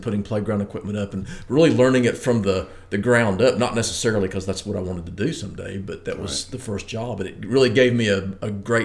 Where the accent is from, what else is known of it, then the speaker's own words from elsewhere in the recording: Knoxville, Tennessee, United States; Knoxville. Grew up in Knoxville